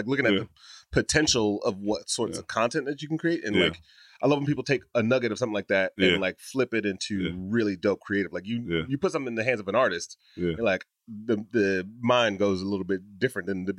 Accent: Detroit, Michigan, United States; I'm from Detroit, man. S curl.

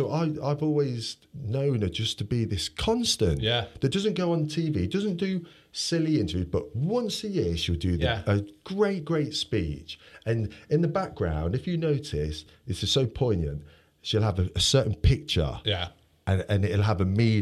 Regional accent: England, United Kingdom; I do class myself as English, but this is such a small island, yet we've achieved so much that I just say, oh, I'm British.

